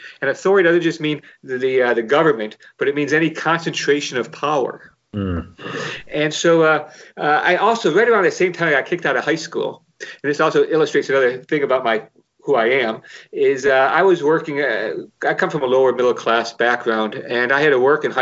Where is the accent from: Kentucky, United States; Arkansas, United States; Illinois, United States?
Illinois, United States; Chicago; Maybe the most interesting thing is I grew up in Chicago, but my family made the exodus to the suburbs